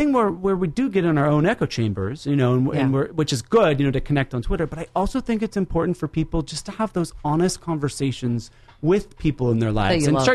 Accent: Seattle, Washington, United States; I grew up in Seattle, literally

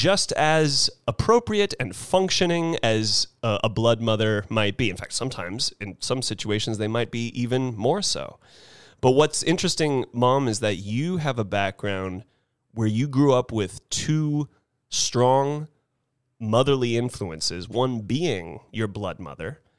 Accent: Carmel Highlands, California, United States; where we grew up in the Carmel Highlands

